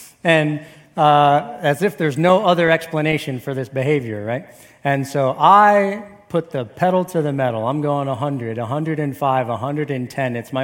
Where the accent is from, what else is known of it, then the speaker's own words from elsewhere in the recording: New Jersey, United States; something you need to know about me is that I'm from New Jersey. And so when I get all fired up, I talk funny.